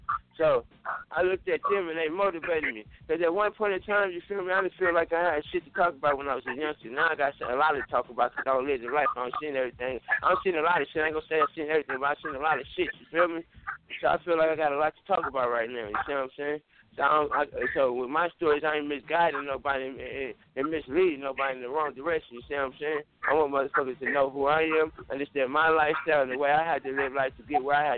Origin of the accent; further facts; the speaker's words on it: East Palo Alto, California, United States; I'm from Northern California, the Bay Area, East Palo Alto